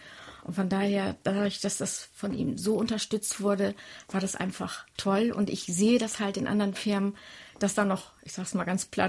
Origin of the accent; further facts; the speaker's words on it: Leuchtenburg, Lower Saxony, Germany; Also ich komme aus Leuchtenburg, das grenzt an Bremen-Lesum dran.